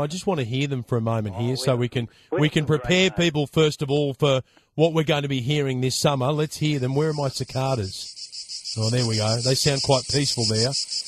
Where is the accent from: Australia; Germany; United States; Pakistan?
Australia; that wonderful sound that reminds us of our childhood growing up in Australia.